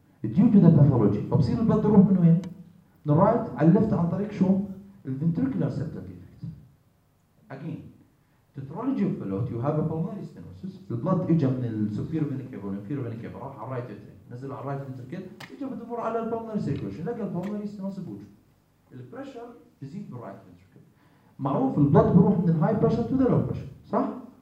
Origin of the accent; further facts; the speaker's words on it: Jordan; في كونسبت عندنا بالأردن